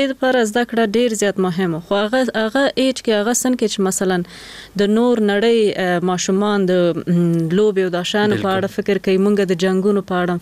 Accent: Jalalabad, Nangarhar, Afghanistan; مونږ خو د جلال آباد یو کلی نه یو لری کلی نه

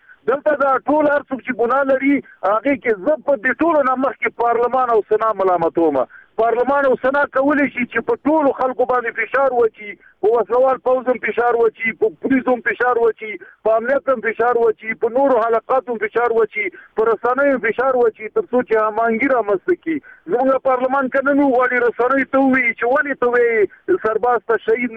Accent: Afghanistan; زه یو افغان یم

